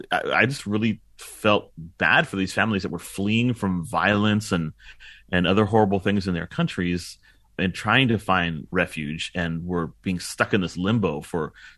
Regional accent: McAllen, Texas, United States; like my trips to Reynosa when I was growing up in McAllen with my dad to visit family and friends

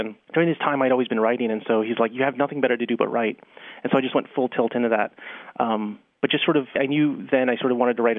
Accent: Austin, Texas, United States; also born or lived in El Paso; I grew up in Austin. I was born in El Paso.

